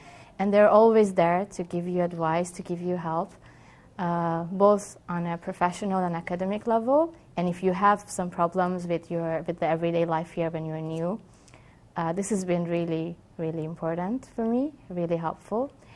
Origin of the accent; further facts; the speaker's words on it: Iran; I'm from Iran